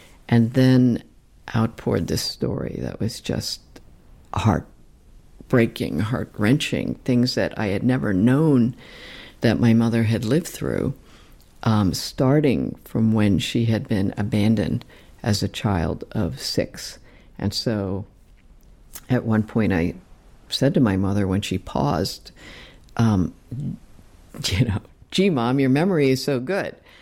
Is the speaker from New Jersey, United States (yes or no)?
yes; New Jersey, United States; born or raised there